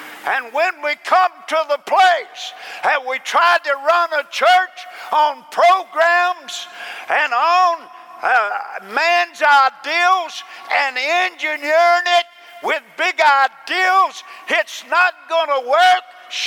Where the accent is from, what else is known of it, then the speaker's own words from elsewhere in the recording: Madisonville, Tennessee, United States; just the other day in my hometown, Madisonville, Tennessee.